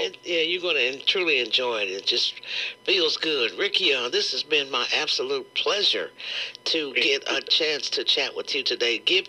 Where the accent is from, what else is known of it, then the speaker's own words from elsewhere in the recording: Kansas City, Missouri, United States; I'm from the Kansas City area, and that boogie woogie, that you had that boogie woogie going, I was like flashing back to the old